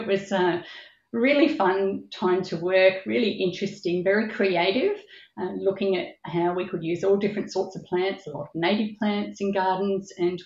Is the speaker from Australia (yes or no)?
yes; Melbourne, Victoria, Australia; also born or lived in New South Wales; I grew up in Melbourne, well, actually between Melbourne and country New South Wales